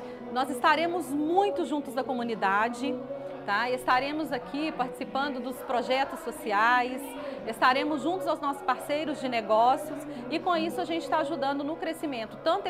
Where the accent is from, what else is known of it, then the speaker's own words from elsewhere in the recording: Ubá, Minas Gerais, Brazil; saber também que eu sou de Ubá, né, e está podendo trazer para a cidade a força do cooperativismo